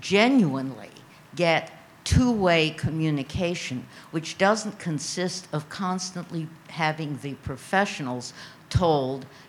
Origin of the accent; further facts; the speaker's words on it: United States; I'm from the United States.